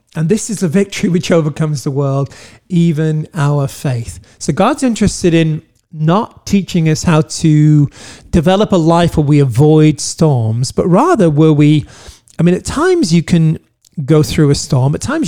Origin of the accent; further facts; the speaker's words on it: England, United Kingdom; I'm English